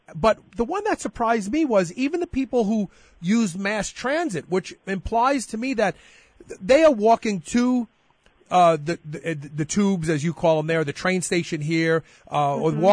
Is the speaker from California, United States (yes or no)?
no; Brooklyn, New York, United States; moved away; except in enclaves like I grew up in Brooklyn, New York, and maybe Chicago, Illinois.